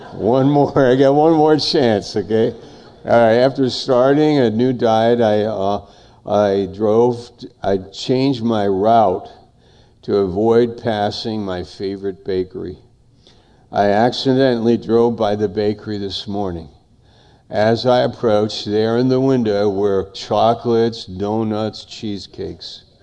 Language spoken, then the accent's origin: English; New York, United States; My mother, I'm from New York, and my mother said, I think you should be in Maine this summer.